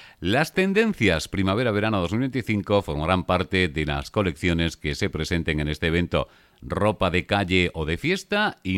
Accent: Extremadura, Spain; Somos extremeños

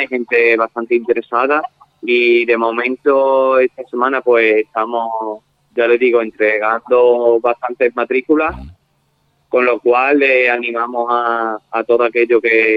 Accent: Almendralejo, Extremadura, Spain; tengo experiencia en otras localidades como Mérida y Villafranca de los Barros, aunque soy natural de Almendralejo

